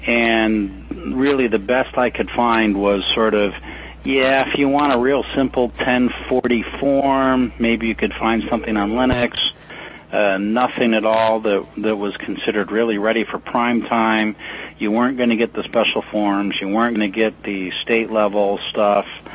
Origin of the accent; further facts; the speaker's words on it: Michigan, United States; I grew up in Michigan, and that was almost Canada, right?